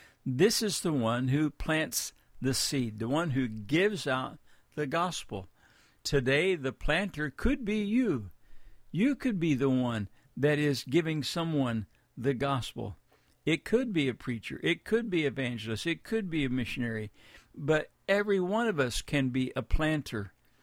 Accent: Midwest, United States; You know, I grew up in the Midwest, and I was used to seeing farmers.

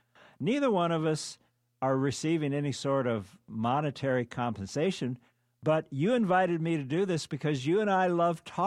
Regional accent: Germany; also born or lived in Turkey; I grew up living in Germany and Turkey. My dad was in the military.

